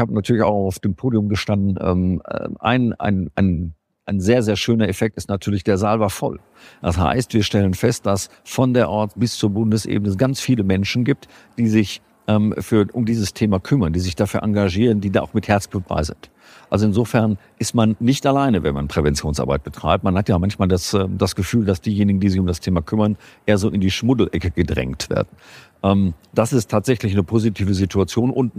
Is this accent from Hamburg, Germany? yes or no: no; North Rhine-Westphalia, Germany; ich bin ein Kind des Ruhrgebietes und ich sage an dieser Stelle immer eher scherzhafter Natur, ich bin katholisch